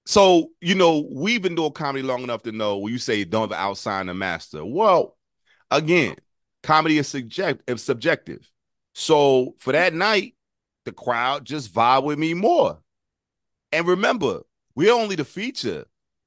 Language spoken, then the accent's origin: English; New Jersey, United States; He was like, you ain't from New York. I was like, I'm from Jersey.